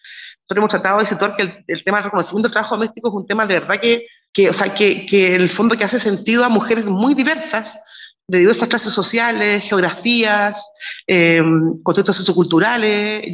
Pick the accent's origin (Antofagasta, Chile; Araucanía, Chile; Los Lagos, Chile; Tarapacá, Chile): Los Lagos, Chile; Chiloé; Yo soy de Chiloé y ahí tenemos temas con el pompón, con las turberas